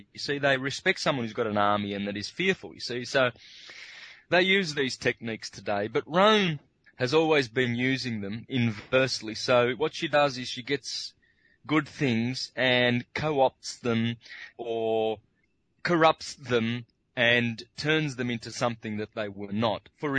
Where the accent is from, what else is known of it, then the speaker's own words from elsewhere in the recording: Wangaratta, Victoria, Australia; I come from the Victorian Alps, grew up in the country, Wangaratta, around that area, Mount Buffalo, all the big mountains there.